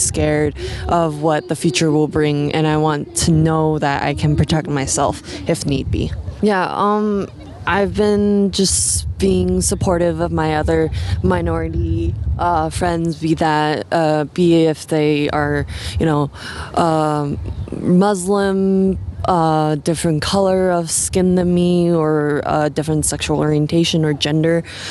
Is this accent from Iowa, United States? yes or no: yes; Iowa City, Iowa, United States; I'm from Iowa City, but I go to school here.